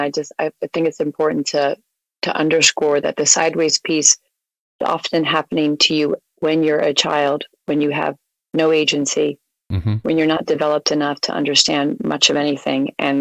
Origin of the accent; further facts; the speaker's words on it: Connecticut, United States; I grew up outside of New York in Connecticut